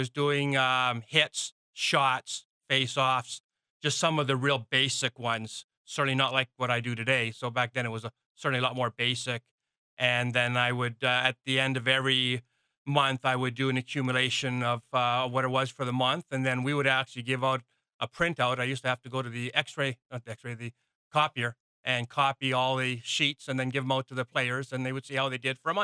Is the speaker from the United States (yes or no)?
no; Victoria, British Columbia, Canada; well, I grew up in Victoria, and so I was familiar with the Cougars.